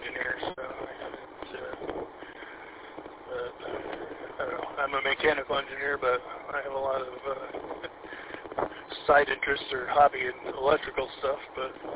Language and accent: English; Warren, Michigan, United States; born or raised there